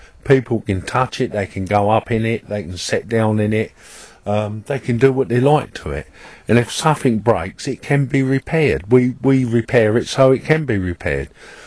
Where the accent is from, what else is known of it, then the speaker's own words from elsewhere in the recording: Marden, South East England, United Kingdom; I'm a gypsy from Marden in Kent.